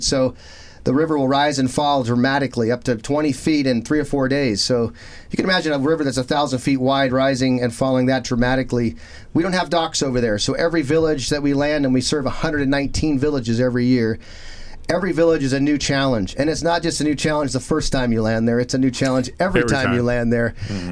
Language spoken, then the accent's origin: English; California, United States; I was a surfer from California, and we weren't getting million-dollar checks written to us very frequently